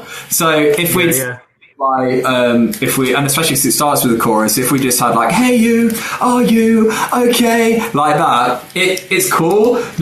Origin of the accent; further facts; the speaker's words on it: Derby, East Midlands, United Kingdom; I mean, I know Sheffield well because I'm from Derby.